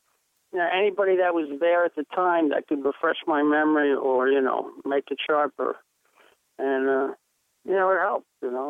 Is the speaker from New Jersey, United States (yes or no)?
no; New York City, New York, United States; It's from the time I was a kid growing up in the Bronx